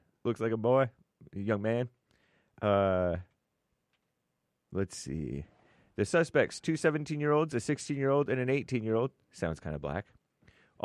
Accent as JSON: {"language": "English", "town": "Spotsylvania", "region": "Virginia", "country": "United States", "tie": "born or raised there", "said": "Spotsylvania is my hometown."}